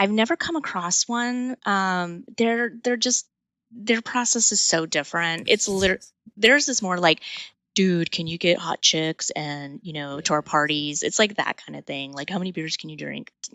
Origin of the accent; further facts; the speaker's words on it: El Paso, Texas, United States; I grew up in El Paso, Texas on the border. I started going over to Mexico, you know, when I was like 15